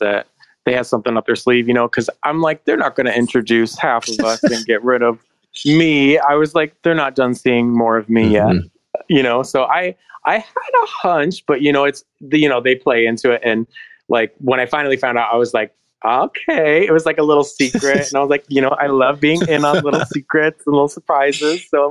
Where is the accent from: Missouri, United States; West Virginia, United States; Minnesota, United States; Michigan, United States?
Michigan, United States; I'm from Michigan. I've sick of eating bugs before.